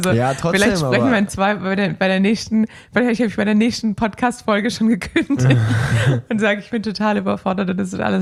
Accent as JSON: {"language": "German", "town": "Hanover", "region": "Lower Saxony", "country": "Germany"}